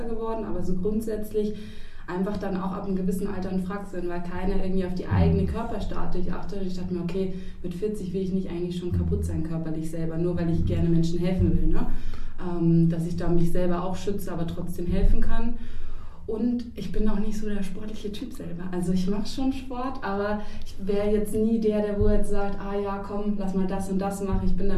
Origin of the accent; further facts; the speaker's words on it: Rosenheim, Bavaria, Germany; Also ich bin 28 Jahre. Ich komme aus der Gegend hier, also ich komme aus Pang, aus Rosenheim.